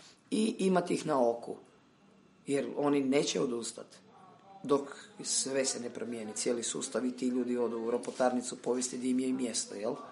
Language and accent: Croatian; Novigrad, Zadar County, Croatia; Ja sam iz Novigrada, rodom kod Zadra, s Bakine strane